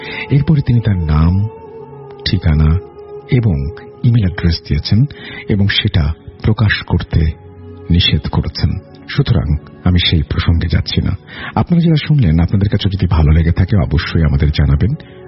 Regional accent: Thakurgaon, Rangpur Division, Bangladesh; now in Dhaka, Bangladesh; ঢাকা থেকে বলছি, আমার গ্রামের বাড়ি ঠাকুরগাঁও।

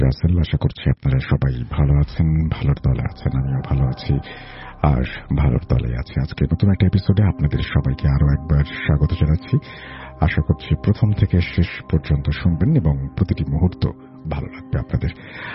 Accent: Rajshahi, Rajshahi Division, Bangladesh; আমি এই এলাকায় বড় হয়েছি, আমার দাদাবাড়ি এই এলাকায়।

